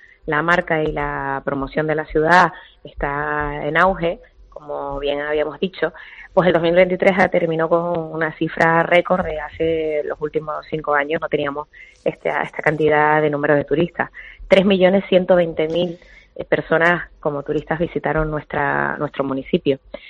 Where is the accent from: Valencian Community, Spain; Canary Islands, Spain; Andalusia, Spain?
Canary Islands, Spain; que nos señalan como canarios